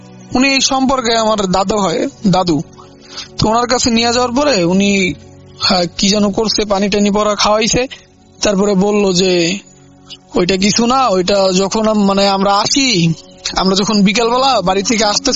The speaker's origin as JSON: {"language": "Bangla", "town": "Bharaghata", "region": "Khulna Division", "country": "Bangladesh", "tie": "born or raised there", "said": "আমাদের বাড়ি হলো ভরাঘাটা, তো আমি ভরাঘাটা থেকে মোড়লগঞ্জ বাজারের এখানে আসলে আপনি ভরাঘাটা বললে যে কেউ নিয়ে যাবে"}